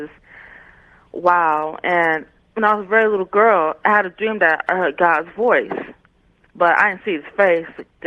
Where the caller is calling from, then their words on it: Toledo, Ohio, United States; I'm calling from Toledo, Ohio.